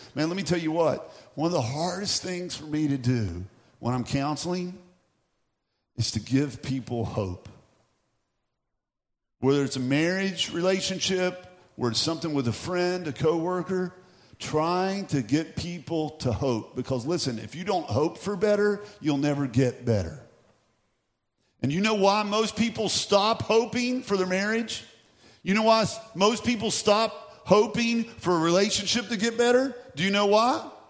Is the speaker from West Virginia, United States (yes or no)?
yes; West Virginia, United States; because I'm from West Virginia, because I'm from Appalachia, I can say this